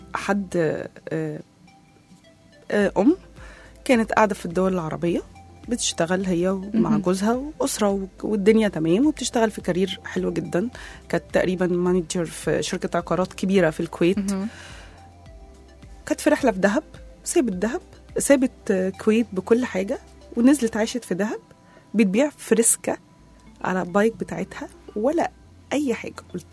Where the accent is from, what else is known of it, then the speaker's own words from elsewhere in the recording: Egypt; لان ده نموذج الموجود عندنا في مصر